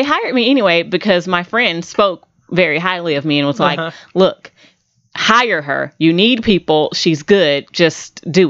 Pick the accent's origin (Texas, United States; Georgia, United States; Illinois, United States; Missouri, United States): Texas, United States; Houston; because I grew up in Houston.